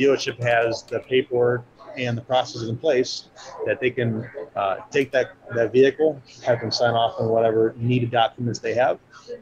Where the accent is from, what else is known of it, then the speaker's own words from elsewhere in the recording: Illinois, United States; So I'm from Illinois. In Illinois, we're not a title holding state.